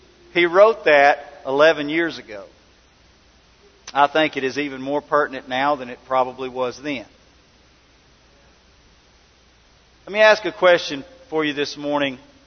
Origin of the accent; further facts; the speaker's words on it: Arkansas, United States; Many of you may know that I come from Prairie County, Arkansas, same city that Brother Doug comes from. But we were both farmers. We were both raised on farms.